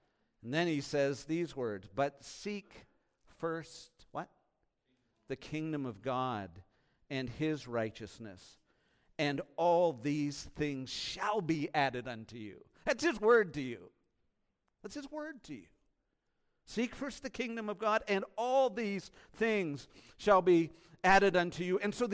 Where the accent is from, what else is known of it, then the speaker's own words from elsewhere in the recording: Canada; I grew up in the Dominion of Canada.